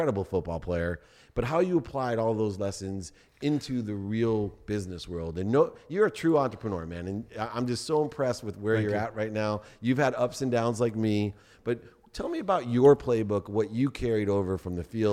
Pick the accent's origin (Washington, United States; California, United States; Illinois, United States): California, United States; San Diego; I grew up in San Diego.